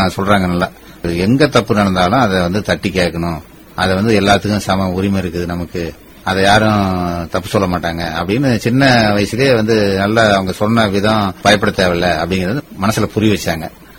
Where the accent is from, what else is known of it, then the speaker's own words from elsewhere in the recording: Vellalagundam, Tamil Nadu, India; நான் சொந்த ஊர் சேலம் மாவட்டம், வாழப்பாடி நியர் வெள்ளாளகுண்டம் கிராமம், ஊராட்சி ஒன்றிய தோக்குப்பள்ளி, அந்த ஸ்கூல்ல தான் படிச்சேன் மேடம்.